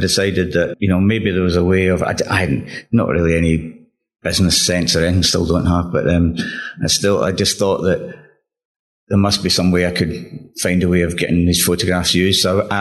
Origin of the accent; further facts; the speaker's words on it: Glasgow, Scotland, United Kingdom; now in London, United Kingdom; The one thing for me when I came to London from Glasgow was that, you know, I was really very much a sort of music fan